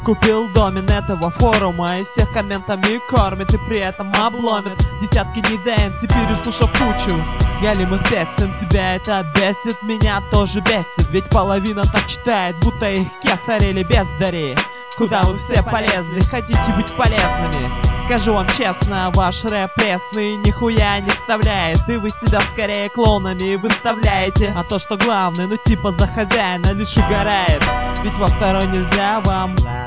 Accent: Kamchatka Krai, Russia; Короче, респект всей Камчатке, потому что я сам из Камчи.

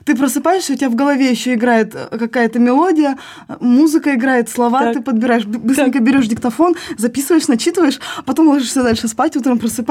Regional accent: Vladivostok, Primorsky Krai, Russia; born there; Я поступила на исторический факультет ДВГУ во Владивостоке. Я родилась в Владивостоке.

